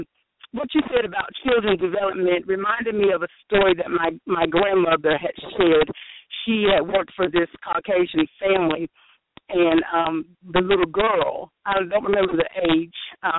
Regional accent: Kingstown, United States; I was born and raised in Cleveland County, and my hometown was Kingstown, and it was called Kingstown because it was predominantly African-American, probably 99 or 100%.

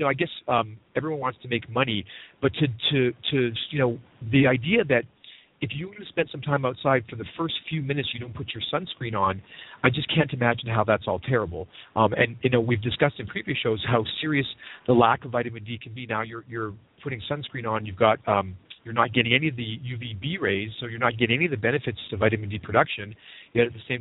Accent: Canada; I'm from Canada originally

